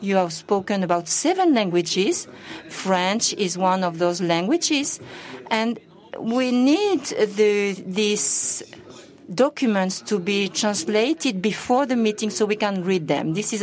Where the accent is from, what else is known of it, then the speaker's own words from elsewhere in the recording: Madagascar; English is a second language; Good morning. … from Madagascar.